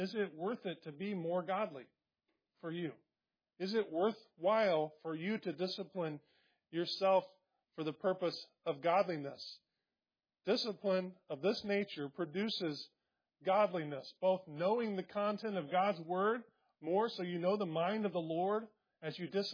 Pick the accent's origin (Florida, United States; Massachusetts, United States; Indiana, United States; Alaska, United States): Indiana, United States; I grew up in Indiana.